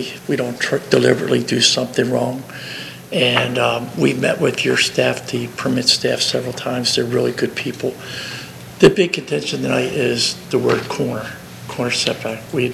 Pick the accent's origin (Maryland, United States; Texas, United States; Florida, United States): Maryland, United States; because we're from Maryland, we said we're going to be looking as Delaware as our home.